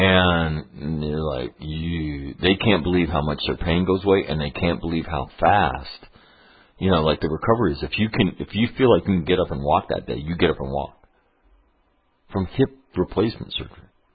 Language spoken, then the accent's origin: English; Sacramento, California, United States; And I want to do it in Sacramento, which is my hometown.